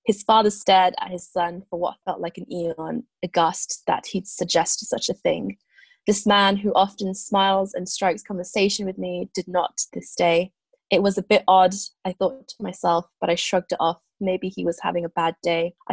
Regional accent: South East England, United Kingdom; In my hometown, a family had their car burnt and it had exploded. My family also knew them a little. And with my own family back in Kent

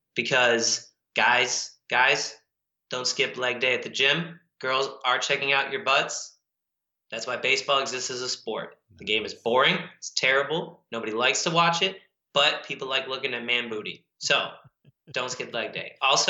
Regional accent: Midwest, United States; because I grew up in the Midwest, so I tend to know like Midwest and East Coast stuff.

